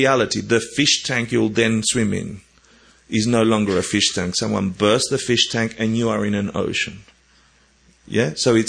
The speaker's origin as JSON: {"language": "English", "country": "Argentina", "tie": "born or raised there", "said": "Growing up in Argentina"}